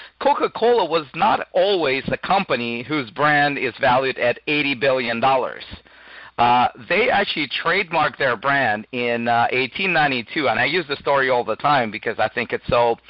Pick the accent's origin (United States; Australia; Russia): Russia; accent: Russian; moved away as an adult; now in Canada; I am originally from Russia. I was a lawyer there for many years, and then I moved to Canada 8 years ago